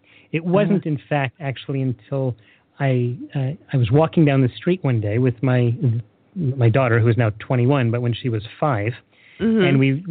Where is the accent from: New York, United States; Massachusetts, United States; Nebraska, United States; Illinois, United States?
New York, United States; moved away as an adult; now in Israel; I grew up in New York. I went to school in the States and I met my wife when I was, I guess, finishing college, and we decided that we wanted to raise our family in Israel.